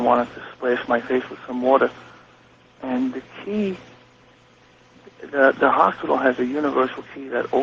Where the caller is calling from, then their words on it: New Rochelle, New York, United States; New Rochelle, New York.